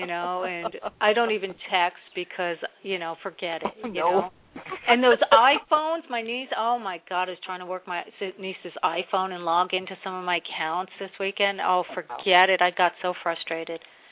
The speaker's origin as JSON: {"language": "English", "region": "New Jersey", "country": "United States", "tie": "born or raised there", "said": "and I grew up in New Jersey"}